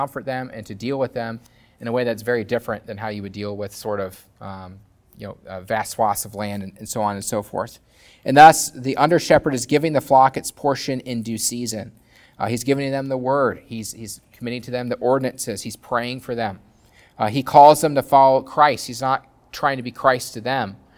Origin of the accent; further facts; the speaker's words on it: Nebraska, United States; it's just because I'm from Nebraska, which has a lot of livestock